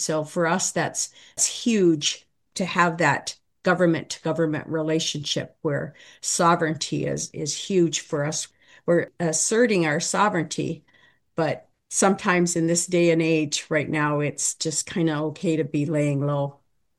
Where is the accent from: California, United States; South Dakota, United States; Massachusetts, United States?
South Dakota, United States; I come to you from the Lake Traverse Indian Reservation in northeast corner of South Dakota in the USA. I am Sisseton Wahpeton Oyate Hamataha. I come from the people of the Sisseton and Wahpeton lands.